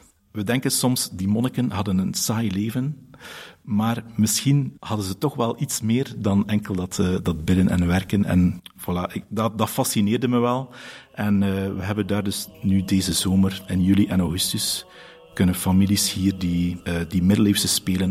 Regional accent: Koksijde, Flanders, Belgium; Ik ben zelf ook van Kokzijde.

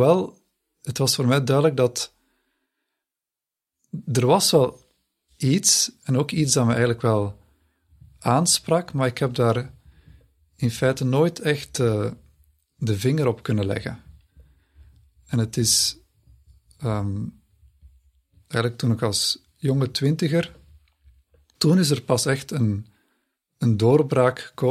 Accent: Haasrode, Flemish Brabant, Belgium; also born or lived in Leuven; Ik ben geboren in Leuven in 1989. En ik ben opgegroeid in Haasrode, dus ook in de buurt van Leuven. En ik ben naar school gegaan in Heverlee, dus bij de Annunciaten, het Heilig Hart. En dat is een katholieke school.

